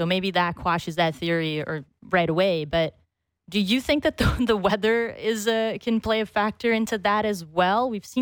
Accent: Brazil; Yeah, grew up playing soccer, watching soccer. That's what we do where I'm from.

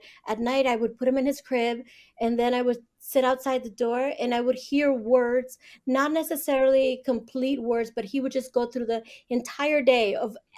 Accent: Monterey, California, United States; I grew up in the Monterey area.

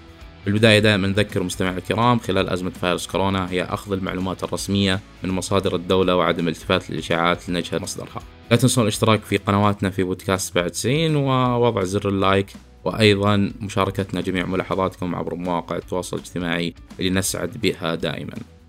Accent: Saudi Arabia; أو عندنا في المملكة العربية السعودية

